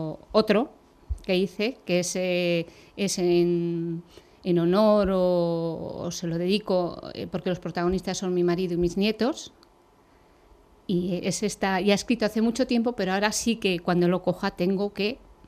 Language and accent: Spanish; Tafalla, Navarre, Spain; oye, por ese ICO tú eres de Navarra, ¿no? Y le digo, pues sí, le digo, de Tafalla.